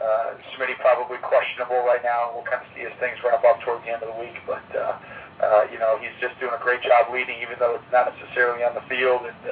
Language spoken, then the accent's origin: English; Chicago, Illinois, United States; I grew up here in Chicagoland when we can only listen to the home games on the radio